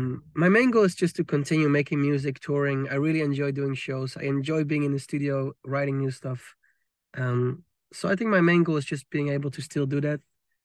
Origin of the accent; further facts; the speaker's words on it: Amsterdam, North Holland, Netherlands; I think my favorite moment of this year was my hometown show in Amsterdam